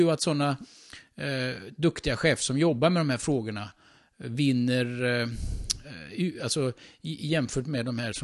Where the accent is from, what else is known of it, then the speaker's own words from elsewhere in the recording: Karlstad, Värmland, Sweden; born there; moved away; also born or lived in Gothenburg; Nej, jag är faktiskt värmlänning. Jag är född här i Karlstad. Ja, men sen så var det så att familjen flyttade. Och jag hade inte så mycket att säga till på den tiden. Jag var ung. Och vi flyttade härifrån Karlstad.